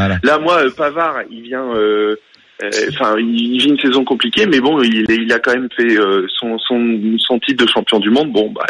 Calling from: Hauts-de-France, France; Je viens du Nord, je suis dans le Nord.

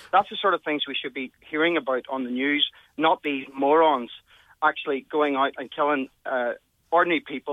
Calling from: Birmingham, West Midlands, United Kingdom; I'm ringing from Birmingham, and I realise what exactly happened, and I'm completely disgusted.

